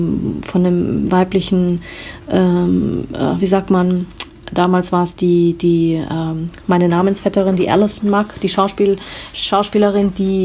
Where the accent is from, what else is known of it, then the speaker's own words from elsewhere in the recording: Munich, Bavaria, Germany; ich komme aus München.